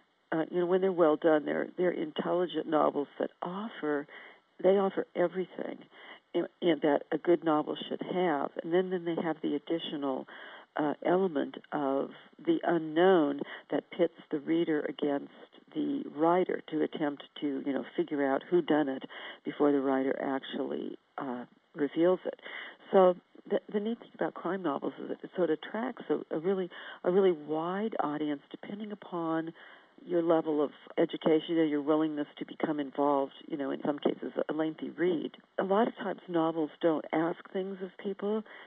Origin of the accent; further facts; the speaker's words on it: United States; As an American, you know, we have a totally different social structure here